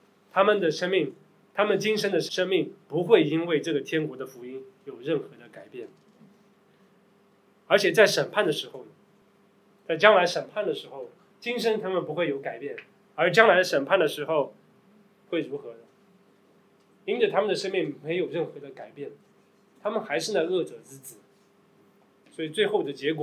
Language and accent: Chinese; China; 对我们中国人来说，觉得哎呦，这个好像当中有个很大的障碍要越过，好像有面子的问题啊等等。